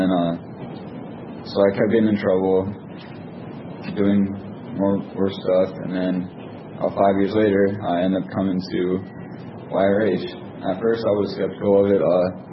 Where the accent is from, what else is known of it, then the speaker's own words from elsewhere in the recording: West Des Moines, Iowa, United States; I am 18, and I'm from West Des Moines.